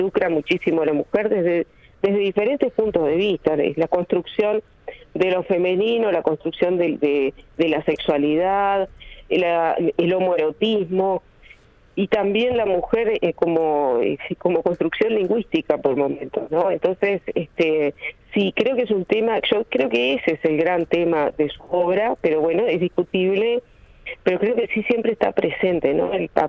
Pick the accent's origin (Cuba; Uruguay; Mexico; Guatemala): Uruguay; a nosotros como uruguayos y como lectores no nos cabe ninguna duda acerca del talento que hay acá